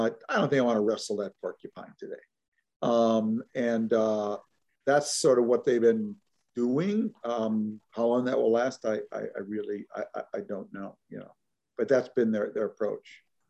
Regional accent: Minnesota, United States; I mean, in a way I could 50 years ago growing up in Minnesota.

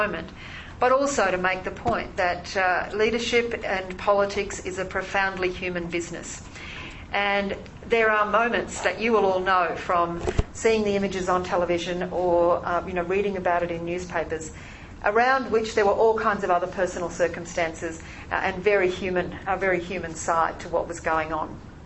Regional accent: Queensland, Australia; I do note that in my home state of Queensland

